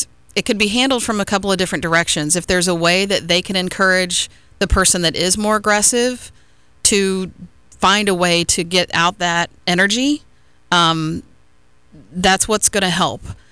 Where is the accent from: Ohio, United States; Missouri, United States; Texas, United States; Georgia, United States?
Ohio, United States; now in Florida, United States; I'm from Ohio originally, and then we moved down to Florida